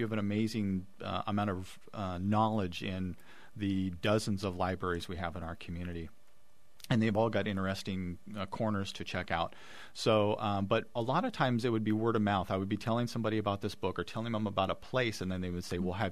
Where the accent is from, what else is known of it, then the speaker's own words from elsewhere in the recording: Chino, California, United States; now in Riverside, United States; I live in Riverside myself. I grew up in Chino, both part of the Inland Empire.